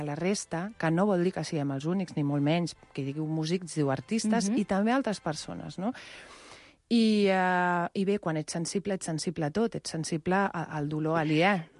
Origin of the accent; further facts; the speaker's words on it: Sant Cugat, Catalonia, Spain; des de fa un any i mig que m'he assentat una mica més a Sant Cugat, que és d'on soc filla